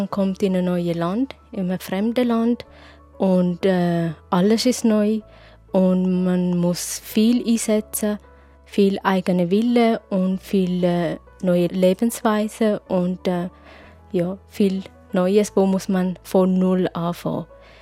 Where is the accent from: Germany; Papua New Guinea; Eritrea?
Eritrea; German is a second language; now in Switzerland; Und bei uns in Eritrea ist man viel offen und man hilft wirklich den neuen Leuten